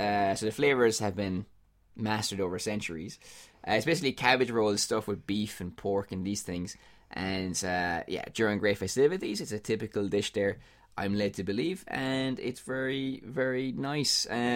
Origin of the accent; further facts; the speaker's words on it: Ireland; I'm from the Republic of Ireland.